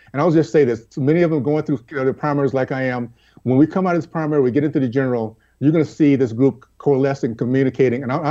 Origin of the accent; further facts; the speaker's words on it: Deep South, United States; I grew up in the Deep South, and I was taught the way you deal with bullies